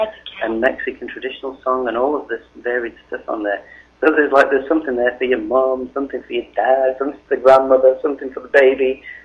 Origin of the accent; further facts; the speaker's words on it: England, United Kingdom; I'm a Northern English person in England, so if my accent will think I'm from Australia.